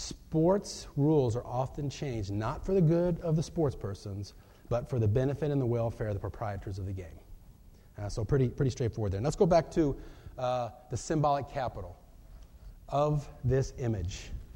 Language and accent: English; Indiana, United States; I'm from Indiana, so I know that.